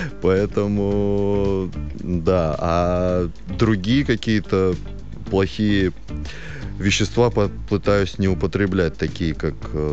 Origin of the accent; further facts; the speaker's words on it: Bishkek, Kyrgyzstan; я родом из Бишкека, это Киргизия, столица Киргизии, Азия